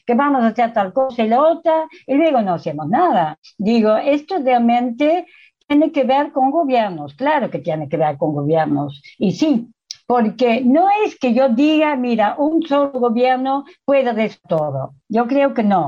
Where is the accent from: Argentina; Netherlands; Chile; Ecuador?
Netherlands; Spanish is a second language; Yo soy holandesa, todavía lo soy.